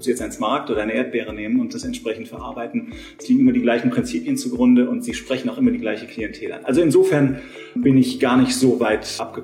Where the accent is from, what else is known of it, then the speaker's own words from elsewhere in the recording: Rhineland-Palatinate, Germany; also born or lived in Upper Franconia; Ich bin Oberfranke, bin dort 1971 geboren und bin dann mit meinen Eltern hier in die Pfalz gekommen, 1977. Meine Eltern sind Gastronomen, haben sich in die Pfalz verliebt